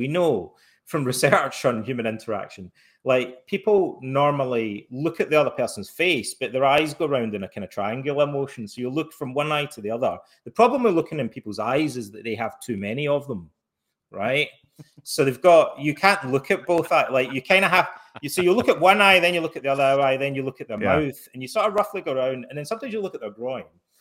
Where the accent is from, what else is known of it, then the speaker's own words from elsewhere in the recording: Scotland, United Kingdom; Try growing up in Scotland.